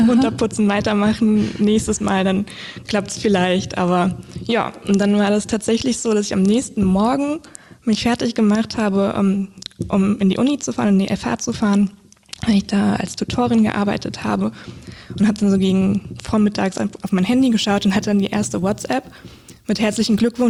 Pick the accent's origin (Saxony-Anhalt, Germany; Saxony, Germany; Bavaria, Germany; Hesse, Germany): Hesse, Germany; Wiesbaden; Genau, also von Kindergarten über Schule, Ausbildung, jetzt arbeiten, im Vereinsleben aktiv, also das ist tatsächlich alles hier in Wiesbaden